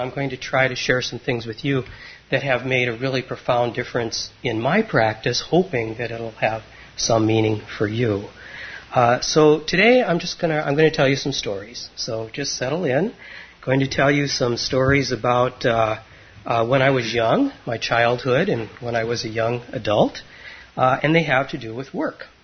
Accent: North Dakota, United States; I grew up in North Dakota, southeastern North Dakota, in the southern Red River Valley, that great empty expanse, that beautiful empty expanse, about 6 miles from the Minnesota border

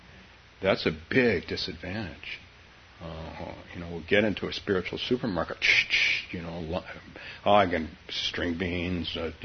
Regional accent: United States; Well, we're Americans. My take is that this is fine, but I'm an American.

